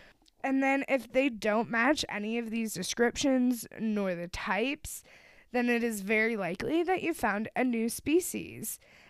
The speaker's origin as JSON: {"language": "English", "country": "United States", "accent": "American", "said": "I am sure that it is pronounced differently or more correctly than what I am pronouncing it as in my American accent."}